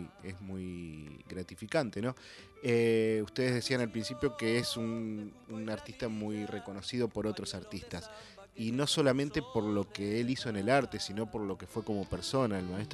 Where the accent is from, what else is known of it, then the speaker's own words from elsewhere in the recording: Coronel Granada, Buenos Aires Province, Argentina; Esto fue en mi pueblo natal, Coronel Granada, y me acuerdo de haberle preguntado a mi madre en ese momento quién era esa persona